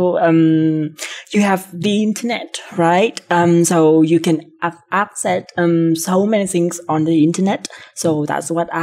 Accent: Vietnam; English is a second language; I'm from Vietnam, a very small town in Vietnam.

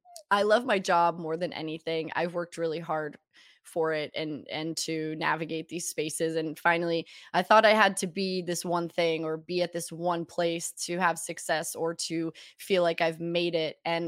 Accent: St. Louis, Missouri, United States; I mean, I'm from St. Louis.

